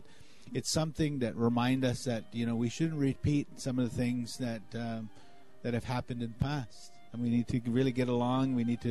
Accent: North Dakota, United States; I'm originally from North Dakota, and of course, North Dakota is really a really cold place right now

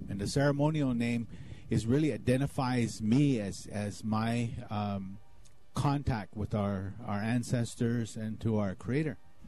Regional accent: North Dakota, United States; I'm originally from North Dakota, and of course, North Dakota is really a really cold place right now

